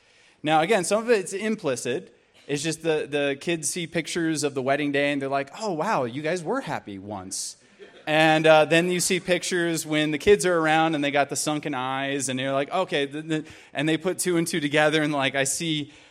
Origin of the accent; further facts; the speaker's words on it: Tucson, Arizona, United States; I'm from Tucson, so Hispanic culture is very big there. Also, I'm half Asian.